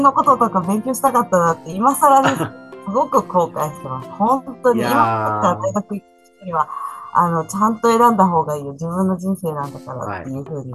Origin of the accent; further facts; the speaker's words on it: Chiba, Japan; 出身は千葉ですが。